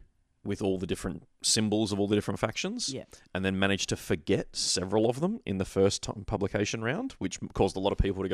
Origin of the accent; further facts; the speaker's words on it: Australia; I'm an Aussie.